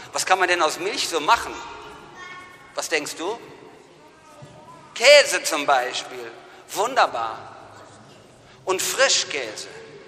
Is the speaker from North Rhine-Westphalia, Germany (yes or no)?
yes; North Rhine-Westphalia, Germany; Also als Ostwestfale würde ich sagen, ungefähr.